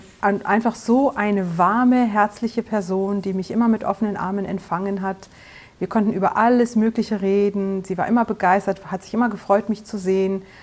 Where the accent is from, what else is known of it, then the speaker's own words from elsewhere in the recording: Namibia; Ich bin in Namibia auf einer Farm aufgewachsen.